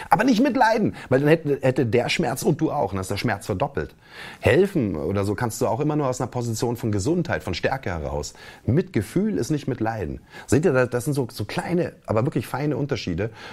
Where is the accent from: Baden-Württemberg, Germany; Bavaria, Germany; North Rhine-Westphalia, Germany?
Bavaria, Germany; now in Chemnitz, Germany; Da, wo ich herkomme, in Bayern, sagt man Rankerl dazu. Das Brotrankerl. Jetzt hier in Sachsen, und ich weiß noch nicht mal, ob es überall in Sachsen so ist, aber da, wo ich jetzt lebe, und ich bin da mit einer Sächsin verheiratet in Chemnitz